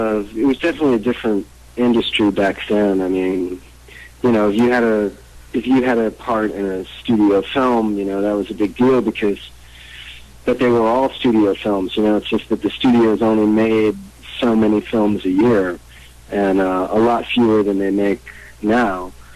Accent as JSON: {"language": "English", "town": "San Antonio", "region": "Texas", "country": "United States", "tie": "born or raised there", "moved": "as an adult", "said": "You know, I hadn't left the state of Texas where I was from. You know, I grew up outside of San Antonio for, you know, most of my young life."}